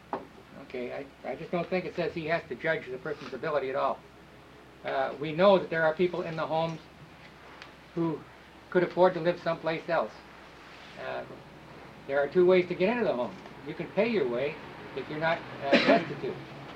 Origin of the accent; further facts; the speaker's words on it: Ketchikan, Alaska, United States; For the record … I'm from Ketchikan.